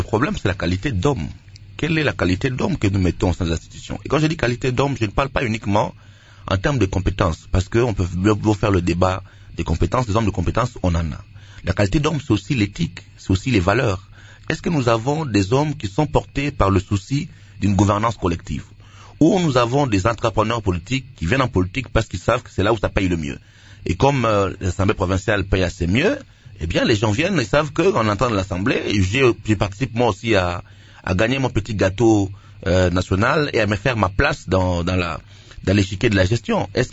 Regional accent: Kinshasa, DR Congo; Moi je suis de Kimbanseke, à Kimbanseke il y a un quartier qu'on appelle Beni, à Kinshasa.

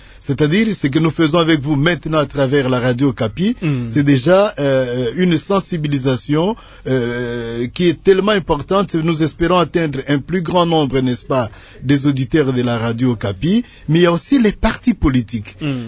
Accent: DR Congo; Bon, en principe, chez nous, en République démocratique du Congo

